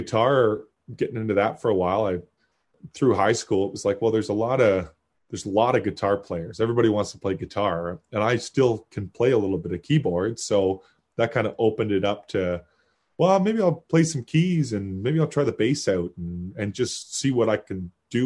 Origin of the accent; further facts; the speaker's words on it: Kitchener, Ontario, Canada; born there; Well, I was born in Kitchener.